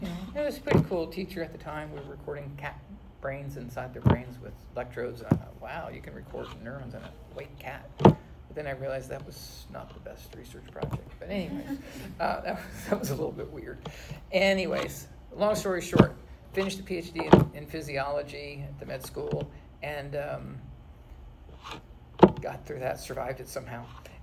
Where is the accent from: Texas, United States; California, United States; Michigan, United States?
Texas, United States; I grew up in West Texas and we raised cattle. I worked in the oil fields, paid for my way for college.